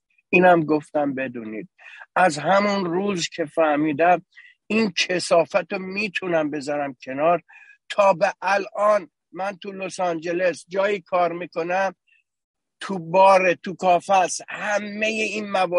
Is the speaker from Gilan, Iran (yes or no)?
no; Tehran, Tehran Province, Iran; now in Los Angeles, United States; حدود 13-14 سال دارم زندگی میکنم، من تو دولاب تهران بزرگ شدم، بعدش اومدم.